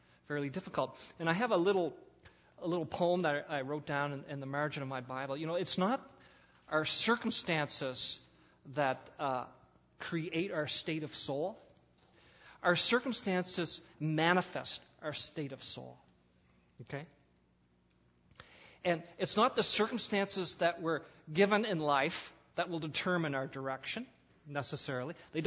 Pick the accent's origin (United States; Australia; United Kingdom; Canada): Canada; Nova Scotia; You see, I'm from Nova Scotia, so I speak about ships.